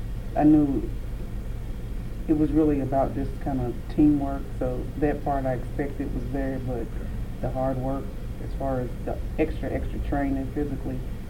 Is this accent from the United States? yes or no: yes; Frankfort, Kentucky, United States; I was born in Frankfort, Kentucky in 1967, October 5th.